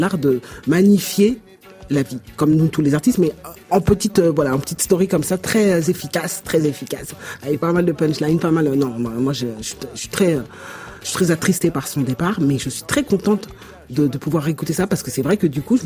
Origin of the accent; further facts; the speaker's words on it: France; parce que je suis française.